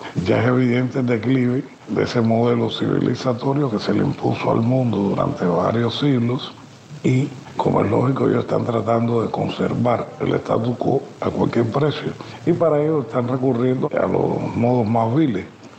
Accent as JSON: {"language": "Spanish", "country": "Cuba", "said": "como cubano pienso que, como académico cubano, pienso que es muy positivo"}